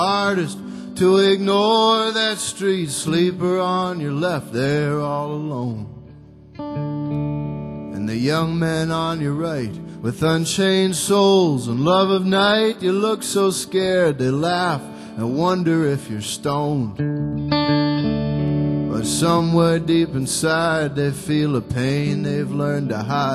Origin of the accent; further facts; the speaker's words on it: United States; I wish I knew one in your language, but I don't, because I'm an American.